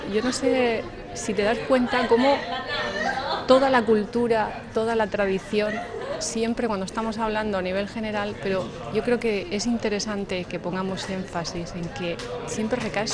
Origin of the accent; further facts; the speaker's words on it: Murcia, Region of Murcia, Spain; yo soy de Murcia, vamos a decirlo